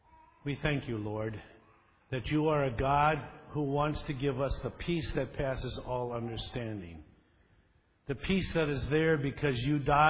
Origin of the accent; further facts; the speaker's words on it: Forest Park, Illinois, United States; I grew up in a suburb of Chicago, Forest Park, Illinois. I grew up in St. John's Lutheran Church at Forest Park.